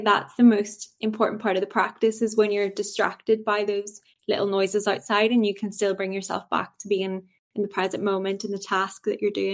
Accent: Derry, Northern Ireland, United Kingdom; Yes, I'm from Derry, which everyone seems to know of now

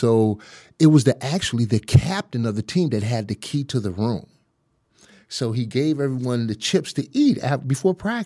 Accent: Phoenix, Illinois, United States; I grew up here in the south suburbs of Chicago, Phoenix, village, little area, 9 blocks, as we say now. And right next to Harvey, Illinois, and in between South Holland.

